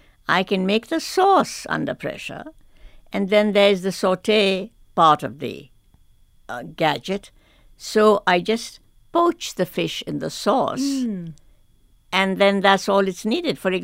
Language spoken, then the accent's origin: English; India; growing up in India, I grew up certainly when it was British. It was a British colony, and I grew up in schools that were part British.